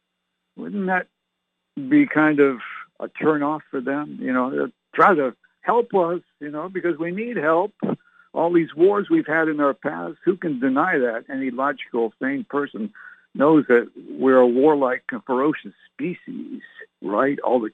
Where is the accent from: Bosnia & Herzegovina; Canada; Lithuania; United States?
Canada; And I can remember when I was young, just a boy growing up in Canada, I used to watch that movie.